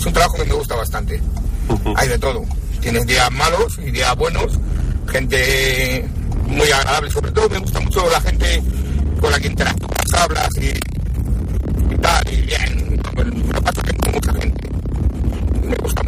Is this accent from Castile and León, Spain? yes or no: no; Madrid, Community of Madrid, Spain; Aparte que yo soy muy de Madrid. Me encanta mi ciudad, estoy muy enamorado de mi ciudad